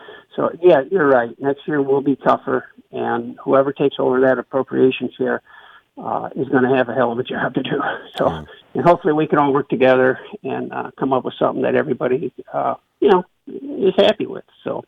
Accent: St. Clair, United States; I have been born and raised in St. Clair. I went to school here. I everything I've done is in St. Clair County. I come up from a family that basically we're farmers

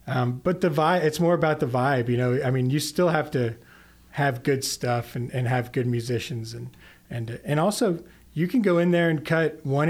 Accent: Houston, Texas, United States; I'm from Houston and spent a lot of time down at the beach on Galveston.

